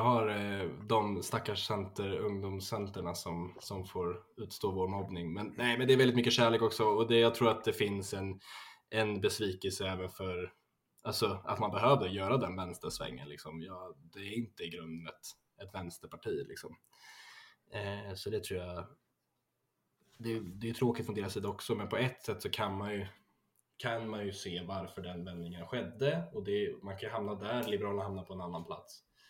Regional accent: Örebro, Örebro County, Sweden; Jag är väl en 19 år gammal kille. Född och uppvuxen i Örebro.

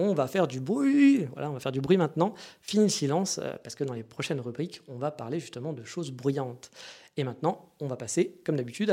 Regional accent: France; now in Japan; Oui, on est français

